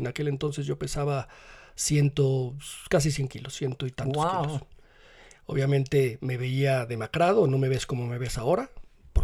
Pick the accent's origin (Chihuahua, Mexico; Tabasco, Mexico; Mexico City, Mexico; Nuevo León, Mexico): Nuevo León, Mexico; Monterrey; moved away as an adult; Crecí, viví en Monterrey, muy bien, me fue muy bien en la universidad, regreso a México